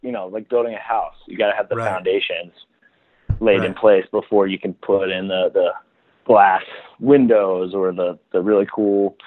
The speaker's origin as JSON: {"language": "English", "town": "Baltimore", "region": "Maryland", "country": "United States", "tie": "born or raised there", "said": "growing up in Baltimore, I was so fortunate to, you know, we lived 3 or 4 miles from Homewood Field."}